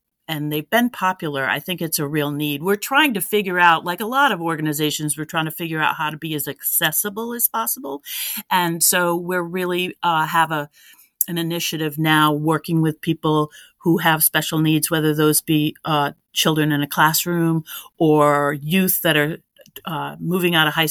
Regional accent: Connecticut, United States; Well, like you, I grew up in Eastern Connecticut in the woods

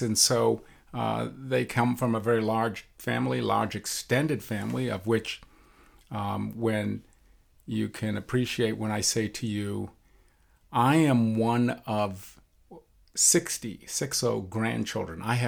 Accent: Duxbury, Massachusetts, United States; Certainly. I am from Duxbury. I am the oldest of six.

